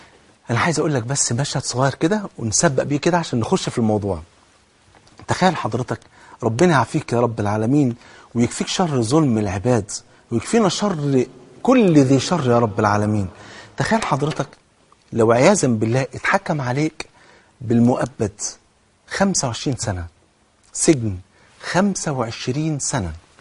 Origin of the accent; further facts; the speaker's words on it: Egypt; يعني الظهر عندنا في مصر بيؤذن حوالي